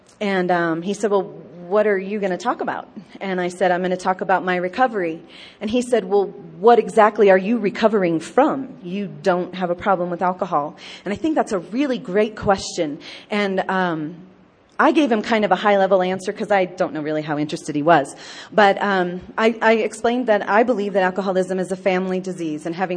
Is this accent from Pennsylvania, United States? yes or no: no; Nebraska, United States; also born or lived in Denver; I moved away from Denver last November back to my hometown in my home state of Nebraska, and I lived here for 4 years.